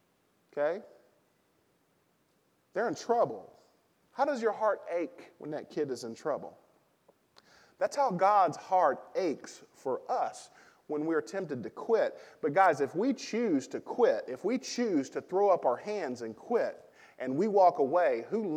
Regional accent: Arkansas, United States; I grew up in Arkansas, I'm a redneck.

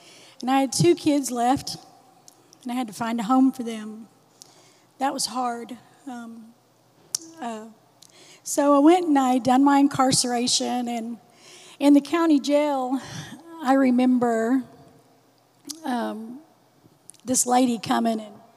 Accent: Oklahoma, United States; So so I'm from Oklahoma, is where I'm from originally.

